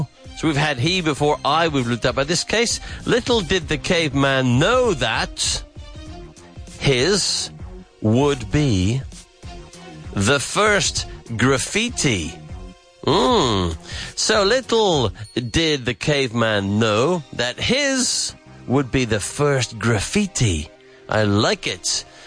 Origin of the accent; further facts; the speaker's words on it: England, United Kingdom; I'm going to say lady bird because I'm an English guy.